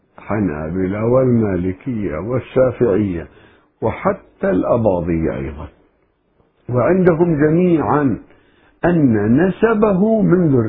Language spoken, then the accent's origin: Arabic; Turkey; مثلا عندنا في تركيا لابد أن تكون مظاهرات